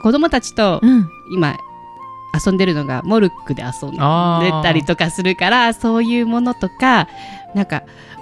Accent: Okinawa, Japan; 特に私沖縄の人、

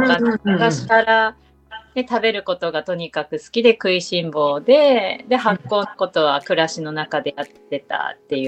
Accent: Fukuoka, Japan; サラリーマンをやめて福岡に移住っていうか、まあ、地元が福岡なんだけど、福岡に戻ってきて

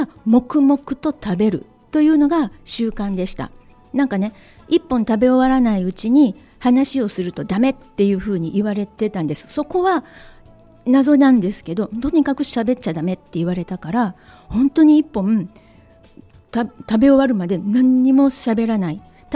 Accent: Osaka, Japan; 私は生まれも育ちもずっと大阪で、大阪から実は出たことがないので

